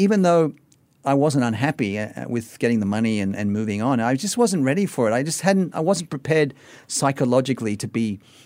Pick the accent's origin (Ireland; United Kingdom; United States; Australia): Australia; and I'm from Australia, as you know